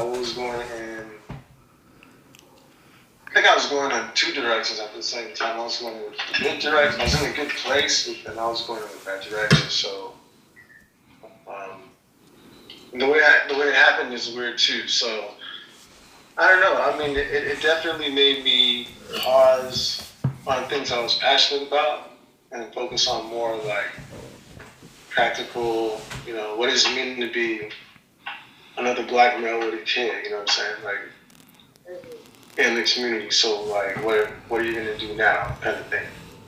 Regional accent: Nigeria; I'm Nigerian, so, you know, soccer's a big deal.

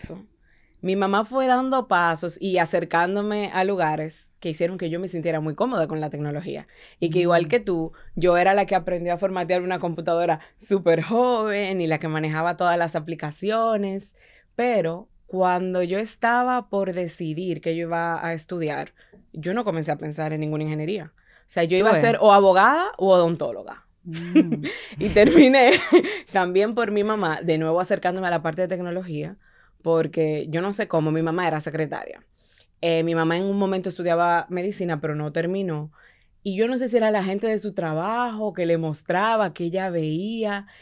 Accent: Santo Domingo, Distrito Nacional, Dominican Republic; Muy dominicana, dominicanísima de mucho mangú, ¿verdad? Uh-huh. Nacida y criada en Santo Domingo todo el tiempo. Desde pequeñita estudié aquí, me he desarrollado aquí, de una familia pequeña, solamente de un hermano mayor.

